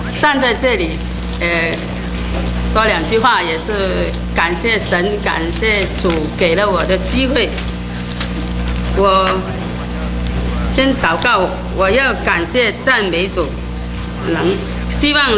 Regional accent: Guangzhou, Guangdong, China; Chinese is a second language; 因为我是广东人，讲的普通话是可能，一下子你们也是可能听不明，请你们谅解。 … 今年呢65岁，我是来自中国广州。

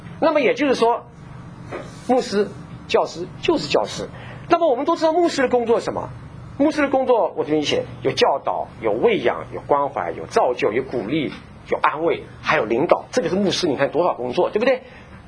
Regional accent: Taiwan; 所以像我们从台湾来的人，很多人我们都是台湾那个大神小庙一大堆啊

